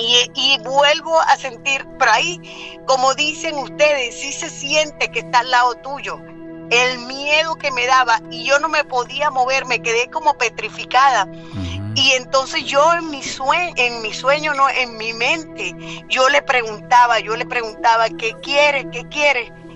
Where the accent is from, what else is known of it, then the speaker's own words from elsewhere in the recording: Venezuela; now in Bakersfield, United States; Le hablo desde Bakersfield, California. Soy de Venezuela.